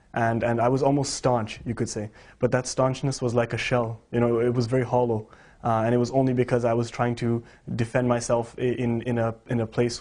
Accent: Toronto, Ontario, Canada; Well, I was born in Toronto. I've been born and brought up over here, but my family's from an Indian background. So a lot of my life had to do with, I guess, a mix of Canadian culture as well as at home the Indian side of things.

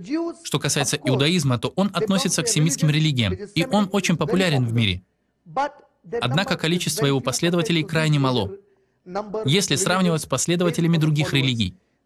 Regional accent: Hyderabad, Telangana, India; Я родом из Индии, из Хайдарабада. И моя страна является второй по численности населения страной в мире после Китая.

